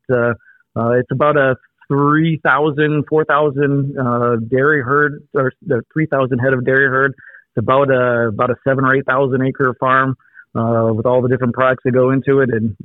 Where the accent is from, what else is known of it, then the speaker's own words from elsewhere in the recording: Lansing, Michigan, United States; But I was born and bred in Lansing, in the city, and had zero connection with farming.